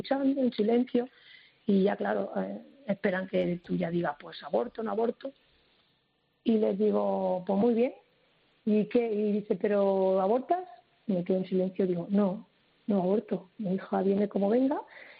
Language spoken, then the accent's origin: Spanish; Albacete, Castilla-La Mancha, Spain; yo soy de Albacete, bueno, vivimos en Albacete